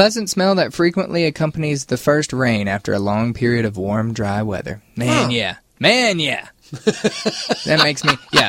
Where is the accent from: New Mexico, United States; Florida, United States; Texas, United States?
New Mexico, United States; Artesia; Artesia is known for its oil. My hometown, so maybe an oily smell.